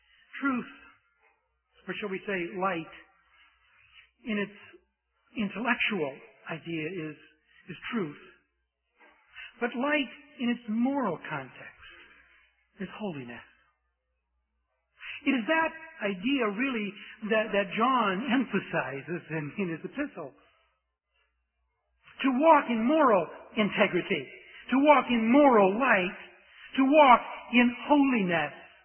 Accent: United States; When I go to a foreign country, I don't have to speak before they know I'm an American because I act like one.

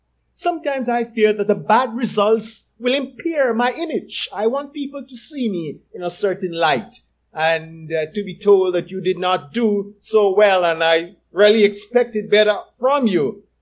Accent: Trinidad & Tobago; You would sense a slight difference, though, with my accent and probably Diane's or Lincoln's and even Lorna's, because what has happened over the years is that there has been a blend, and you'd find some Jamaican, some Trinidadian, some West Indian, some American, just a mixture. So that usually I no longer introduce myself as a Trinid

